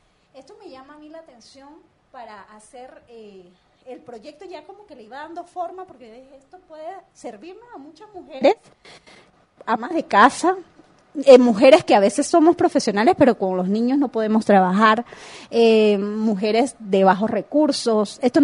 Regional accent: Venezuela; now in Guatemala; soy venezolana, residente acá en Guatemala, pero mi familia es artesana en Venezuela

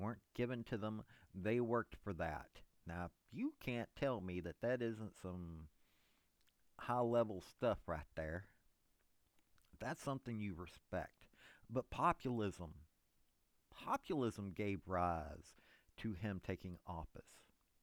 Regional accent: Pikeville, Tennessee, United States; born there; I can say multiple presidents have come from my home state. I was born in Pikeville, Tennessee. I graduated from Madisonville, Tennessee.

